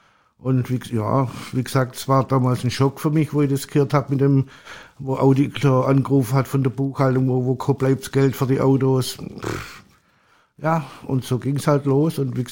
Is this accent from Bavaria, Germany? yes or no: no; Stuttgart, Baden-Württemberg, Germany; Also ich komme aus dem Raum Stuttgart